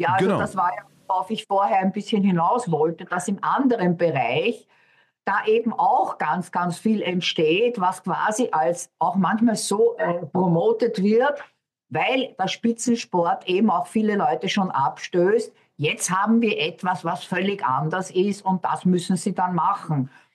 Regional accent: Austria; Ich bin damals in Österreich aufgewachsen

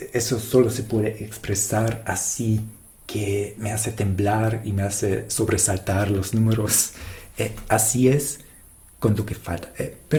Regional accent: Germany; Spanish is a second language; también es mi batalla porque soy alemán, me va así

